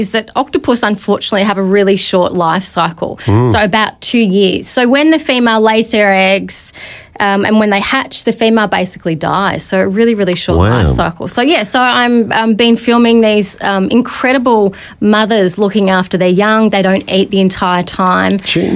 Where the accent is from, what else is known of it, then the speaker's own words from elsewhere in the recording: Melbourne, Victoria, Australia; I'm actually from Melbourne.